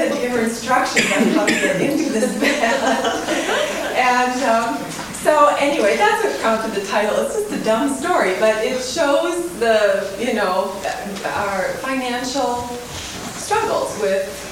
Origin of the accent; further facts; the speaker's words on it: Brooklyn, New York, United States; I grew up in Brooklyn, New York.